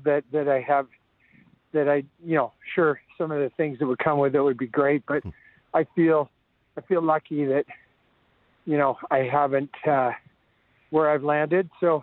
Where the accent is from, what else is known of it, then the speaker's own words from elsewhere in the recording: Calgary, Alberta, Canada; moved away; also born or lived in Vancouver; I loved growing up in Calgary, and I probably would have stayed there. It's just that when the late 70s, early 80s, maybe 81 or 82, I came out to Vancouver